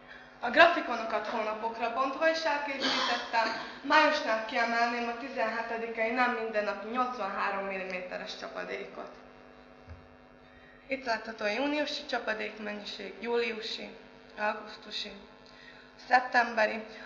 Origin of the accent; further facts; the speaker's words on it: Bogyerék, Trnava Region, Slovakia; Rákóczi Ferenc alapiskolából érkeztem, én most 9. osztályos tanuló vagyok. Szülőfalunk Bogyerék, ez a Csalók közben terül egy 200 lakosú kis település.